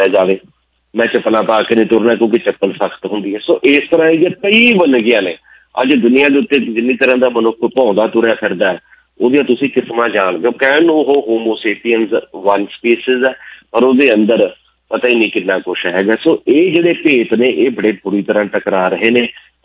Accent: Bathinda, Punjab, India; accent: Malwai; ਸਾਡੀ ਤਾਂ ਮਾਲਵੇ ਵਾਲੀ ਏ, ਅਸੀਂ ਬਠਿੰਡੇ ਵਾਲੇ ਆ

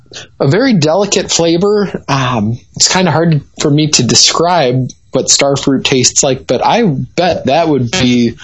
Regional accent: Florida, United States; Actually, when I grew up in Florida, we had a carambola tree in the backyard.

